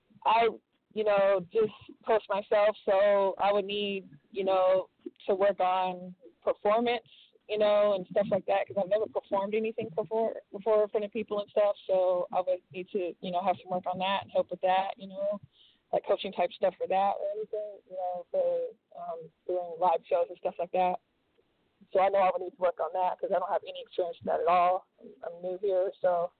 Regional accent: Tyler, Texas, United States; also born or lived in Houston; Well, I want to make a shout out to my hometown, Tyler, Texas. I was born in Houston, Texas. Shout out to them too, but I wasn't raised there. So shout out to Houston and Tyler, Texas. That's where I'm from.

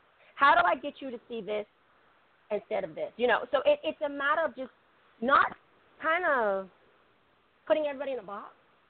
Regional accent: Bahamas; also born or lived in Spain / Italy / Japan / Puerto Rico; now in Hawaii, United States; And of course, I'm from the Bahamas, and then I'm here in Hawaii.

